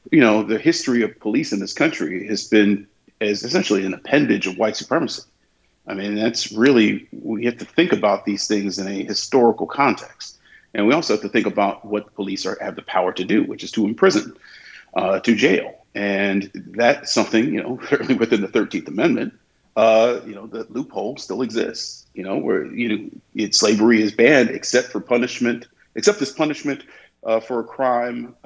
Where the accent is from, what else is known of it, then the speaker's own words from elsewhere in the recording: Ohio, United States; now in Nashville, United States; Considering that I come from Ohio.